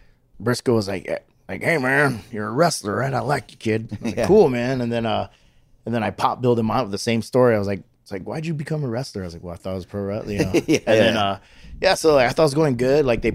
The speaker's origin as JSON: {"language": "English", "region": "Hawaii", "country": "United States", "said": "the funny thing is, like, I'm from Hawaii, so I'm really laid back."}